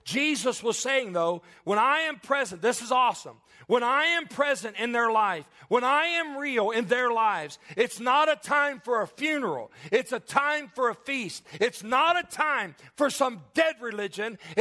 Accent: Alexandria, Kentucky, United States; growing up in Kentucky, not so much at Alexandria

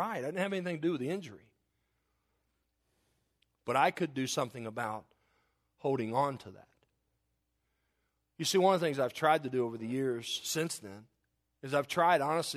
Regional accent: the South, United States; The way I was raised, growing up in the South, it was amazing.

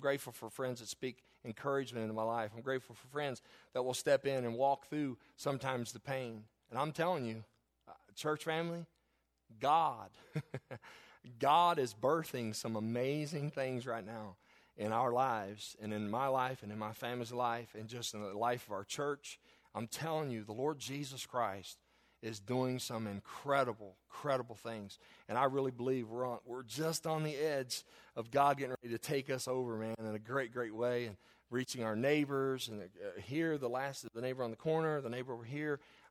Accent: United States; I still do, and I'm grateful of being American.

